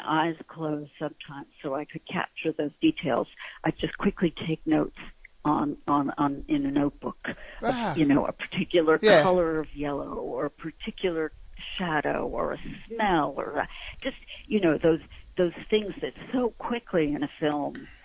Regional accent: New York, United States; I grew up in New York.

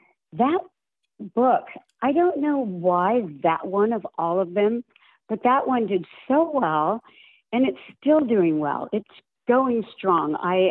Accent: San Diego, California, United States; But it's set in my hometown of San Diego, and it's in the delightful community of Little Italy.

